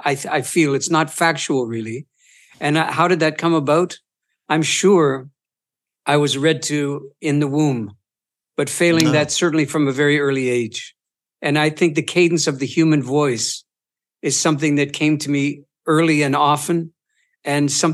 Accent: Ontario, Canada; No, I'm Easterner, so Eastern Ontario, around the Great Lakes Basin.

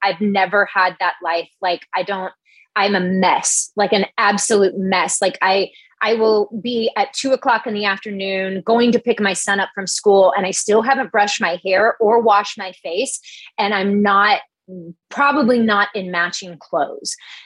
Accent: the South, United States; It's like in me since birth. I'm from the South.

